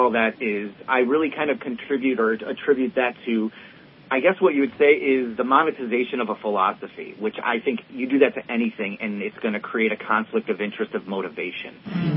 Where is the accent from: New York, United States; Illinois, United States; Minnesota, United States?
Illinois, United States; Chicago; moved away as an adult; now in Oakland, United States; So I'm born and raised in Chicago. I moved to the Bay Area, Oakland, in 2016 with my partner at the time. And she and I, we moved out here.